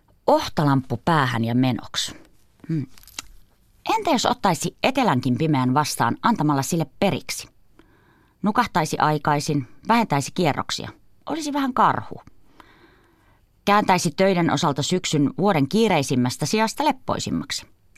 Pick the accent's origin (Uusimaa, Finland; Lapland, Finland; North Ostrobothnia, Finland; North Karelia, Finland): North Ostrobothnia, Finland; Kuusamo; Olen kotoisin Kuusamosta, napapiirin eteläpuolelta. Kotiseudullani aurinko nousee kaamosaikaankin.